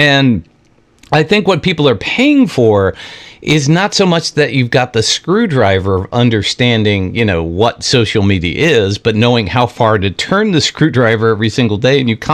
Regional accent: New York, United States; And I grew up in New York. We call them New York adjectives

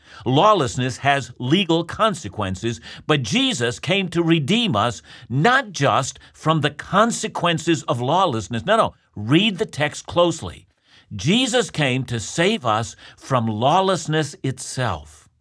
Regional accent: Canada; most of my listeners know that I'm a Canadian, so let me speak to that.

